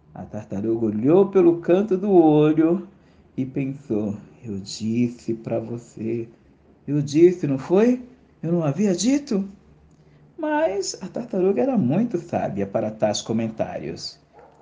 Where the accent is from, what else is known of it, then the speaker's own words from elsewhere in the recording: São Paulo, Brazil; eu sou de São Paulo, capital, aonde eu estou, e eu me lembrei de você.